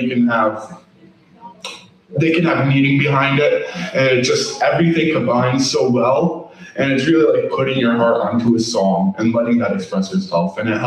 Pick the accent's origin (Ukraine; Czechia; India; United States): United States; Jacksonville, Florida; I'm 16 and I'm from Jacksonville, born and raised here.